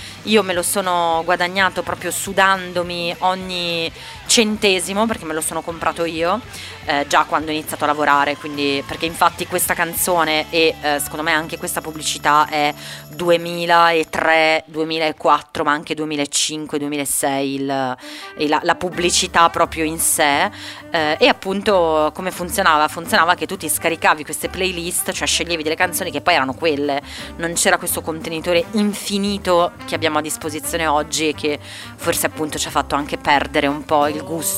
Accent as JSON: {"language": "Italian", "country": "Brazil", "said": "Il Brasile torna sempre, per chi non lo sapesse. Io sono brasiliana"}